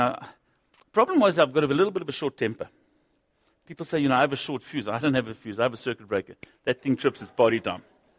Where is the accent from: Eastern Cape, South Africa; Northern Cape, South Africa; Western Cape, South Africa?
Northern Cape, South Africa; Kimberley; I was born and bred in Kimberley.